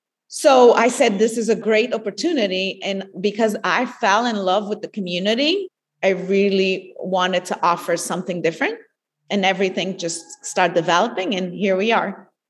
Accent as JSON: {"language": "English", "region": "Azores", "country": "Portugal", "tie": "born or raised there", "said": "I was born and raised in the Azores. It's a group of islands that are Portuguese, very organic and sustainable, and it's all volcanic"}